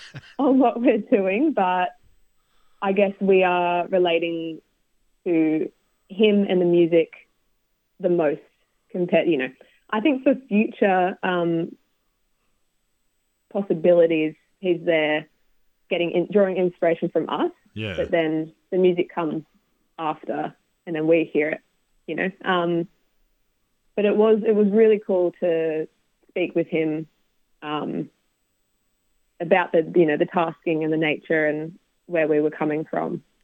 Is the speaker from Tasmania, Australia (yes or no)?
no; Yamba, New South Wales, Australia; I knew a previous Sydney Dance Company dancer from my hometown in Yamba